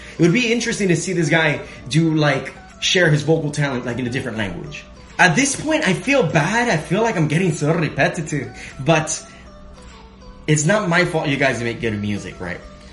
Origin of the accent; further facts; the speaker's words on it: Miami, Florida, United States; So I'm actually from Miami, Florida, if you guys did not know that.